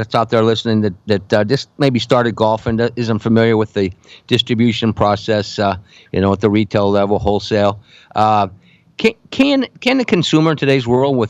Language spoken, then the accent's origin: English; Iowa, United States; Hey, I'm from Iowa, and I wondered if your paths have run across this guy.